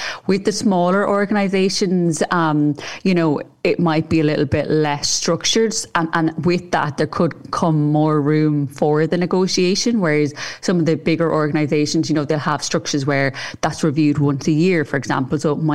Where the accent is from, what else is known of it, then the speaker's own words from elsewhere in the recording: Ireland; I think as Irish in particular, we're great for the sandwich approach where we'll just shove the the awkward question, you know, in the middle of the meeting.